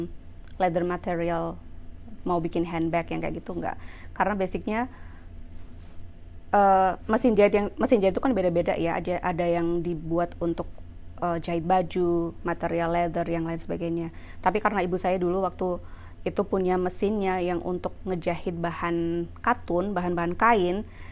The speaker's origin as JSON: {"language": "Indonesian", "town": "Salatiga", "region": "Central Java", "country": "Indonesia", "tie": "born or raised there", "said": "Iya, saya dari Salatiga, besar di Salatiga."}